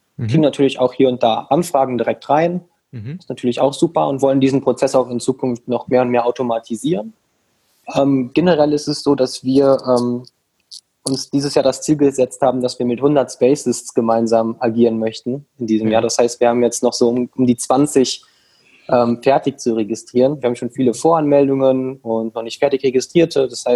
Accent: Rhineland, Germany; wir kommen hier aus dem Rheinland

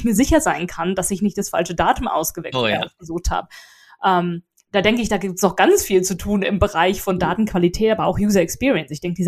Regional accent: Germany; now in England, United Kingdom; ich bin Deutsche, er ist Amerikaner, wir leben in England

